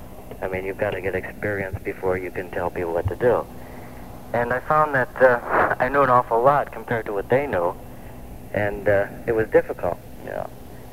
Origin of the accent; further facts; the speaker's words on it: Cleveland, Ohio, United States; Well, I'm calling from Ohio, and I didn't get it. I'm from Cleveland.